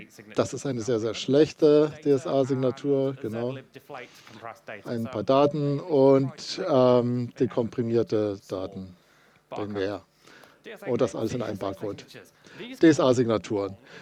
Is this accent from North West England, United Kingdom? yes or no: no; Wales, United Kingdom; German is a second language; now in Germany; Also, ich bin aus Wales, was im Vereinigten Königreich liegt, aber ich lebe aktuell in Deutschland.